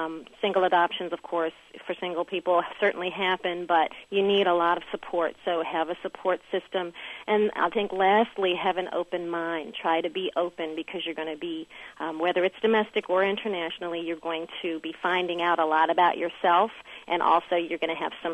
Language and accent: English; the South, United States; I'm from the American South, and I have always incorporated my experiences there with my children